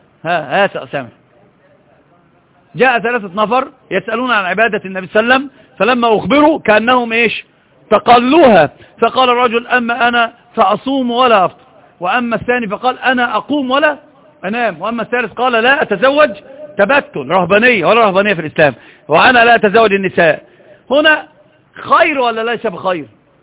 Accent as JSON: {"language": "Arabic", "country": "Egypt", "said": "عندنا في مصر بيقولوا زيادة الخير إيه؟ خير."}